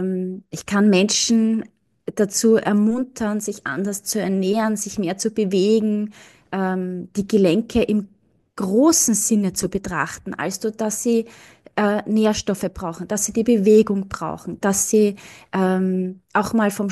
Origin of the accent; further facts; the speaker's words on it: Austria; born there; Ich bin gebürtige Österreicherin, habe allerdings einen Mann aus Belgien importiert.